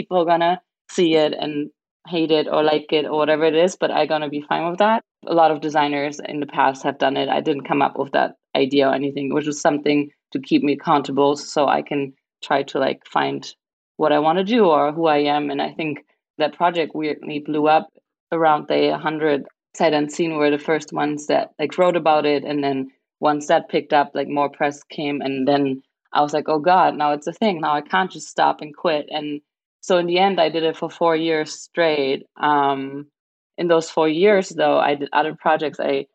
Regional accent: Germany; moved away as an adult; now in New York, United States; I mean, I'm from Germany originally and moved to New York for work.

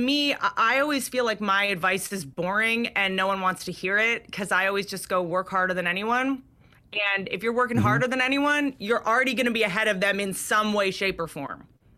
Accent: Washington, District of Columbia, United States; Washington, D.C., sir. Washington, D.C. in Virginia.

